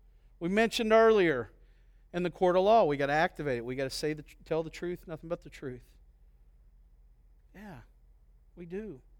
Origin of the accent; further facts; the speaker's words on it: Tennessee, United States; moved away; When I grew up in East Tennessee, and you know, you had that southern hospitality